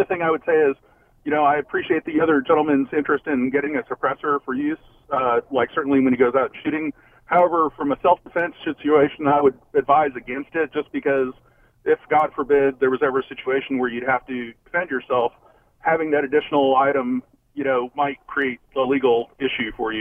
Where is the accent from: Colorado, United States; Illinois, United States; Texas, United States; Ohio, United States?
Texas, United States; I just wanted to say that I'm a longtime listener. I enjoy your show. I grew up in Texas.